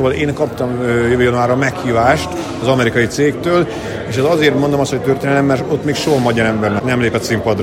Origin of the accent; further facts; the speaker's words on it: Hungary; én tavaly eddig magyarként sikerült kijutnom, és nyertem is a fesztiválon, ahol ugye eddig magyar ember nem tette be a lábát.